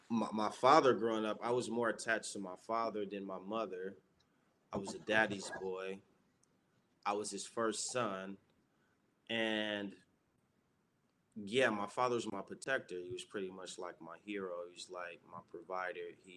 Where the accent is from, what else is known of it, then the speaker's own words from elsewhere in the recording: Los Angeles, California, United States; I grew up in South Los Angeles, South Central Los Angeles.